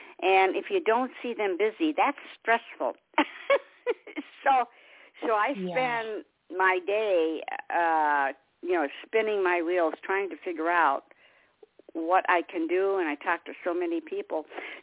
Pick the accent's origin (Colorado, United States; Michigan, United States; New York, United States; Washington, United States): Michigan, United States; now in South Carolina, United States; I'm originally from Michigan, where it was ice and snow